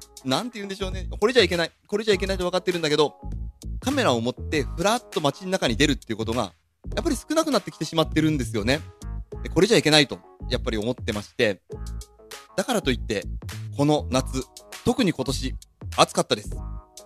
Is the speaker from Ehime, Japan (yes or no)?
no; Toyama, Japan; now in Chiba, Japan; 富山県、まあ今僕はね千葉に住んでいるんですが、僕の実家富山県は秋にほとんどの、まあ、県全体で獅子舞をやるっていう文化がありまして